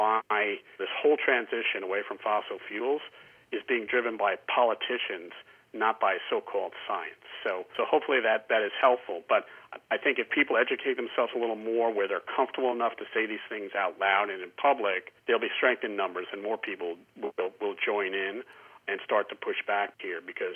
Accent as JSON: {"language": "English", "town": "Brooklyn", "region": "New York", "country": "United States", "said": "I come from Brooklyn originally, so that's my way."}